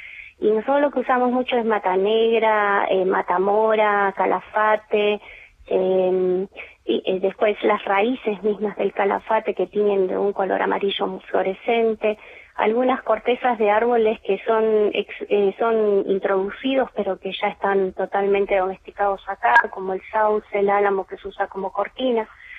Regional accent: Buenos Aires, Argentina; born there; now in Gobernador Gregores, Argentina; Sí, nací en Buenos Aires.

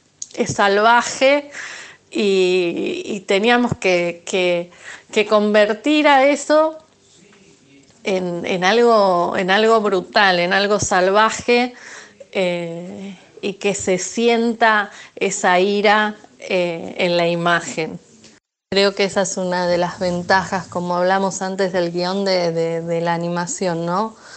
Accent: Argentina; como buena argentina

